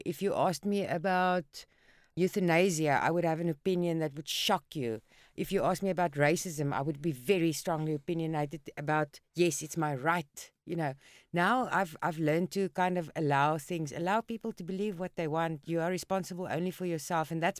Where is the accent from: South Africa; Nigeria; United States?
South Africa; growing up in South Africa, we lived apartheid.